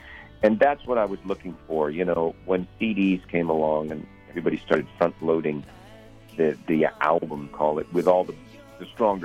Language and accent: English; London, United Kingdom; also born or lived in Fort Worth, Texas, United States; I was born in Fort Worth, Texas, and I moved to London when I was about a year old. I have no memory of it at all.